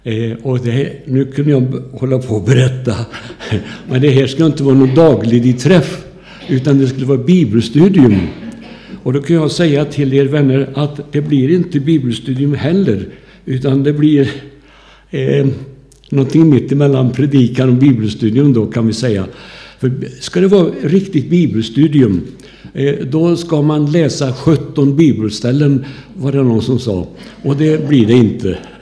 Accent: Undenäs, Västra Götaland County, Sweden; Jag är uppväxt i Undernäs och där hade vi en liten pingstförsamling.

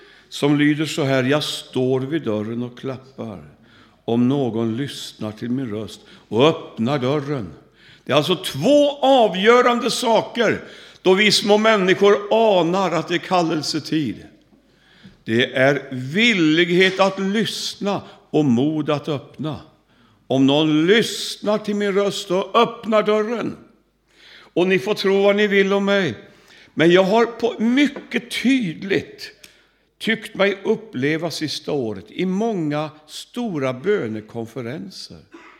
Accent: Sweden; born there; Och jag har känt att jag vill att gråta av kärlek för mitt fosterland. Här är jag född.

